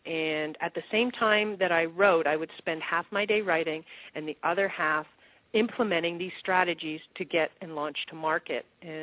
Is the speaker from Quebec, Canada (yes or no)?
no; Toronto, Ontario, Canada; moved away as an adult; now in United States; all I was moving from Toronto down to the U.S. Once I said I was going to be an internet marketer, I flew back home to Canada. We sold our house. We moved down to the U.S.